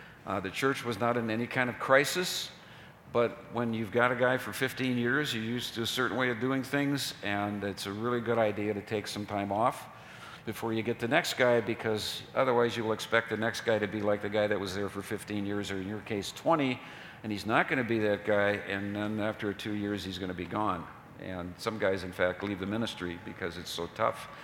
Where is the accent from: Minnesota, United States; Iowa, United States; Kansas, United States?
Minnesota, United States; Minneapolis; well, Pat and I grew up in Minneapolis. We might as well be going to Cincinnati. I didn't know anything about St. Paul.